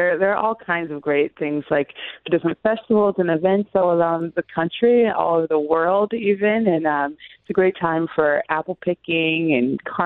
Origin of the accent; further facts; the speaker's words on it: Southern United States, United States; now in West Coast, United States; Maybe it's from being a Southerner, but it's definitely a distinct thing about the fall.